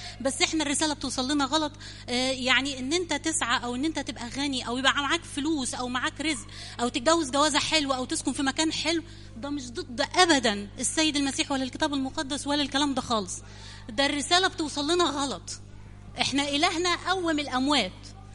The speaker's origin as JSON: {"language": "Arabic", "region": "Upper Egypt", "country": "Egypt", "said": "ما انا من الصعيد انا من اعلى مكان في الصعيد."}